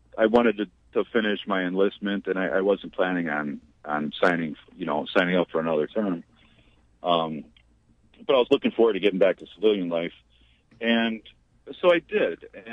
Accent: United States; we're from the United States and not everybody is bad.

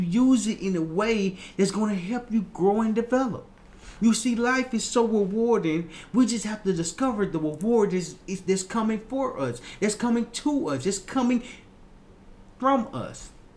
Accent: Little Rock, Arkansas, United States; I remember I was younger. We was playing for the Patriots back in my hometown, Little Rock, Arkansas.

